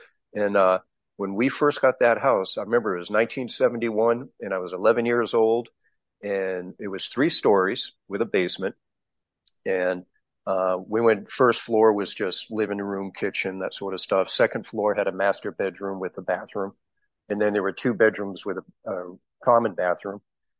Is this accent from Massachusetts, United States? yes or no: yes; Leominster, Massachusetts, United States; And where I grew up in Massachusetts, the town's called Leominster, Mass, and it's where Johnny Appleseed was born.